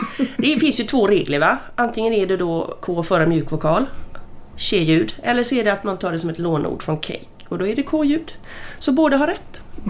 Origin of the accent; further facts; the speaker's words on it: Uddevalla, Västra Götaland County, Sweden; born there; Sen flyttade de ett kort tag till Uddevalla och födde mig. Och sen så flyttade vi till Stockholm och sen till Täby.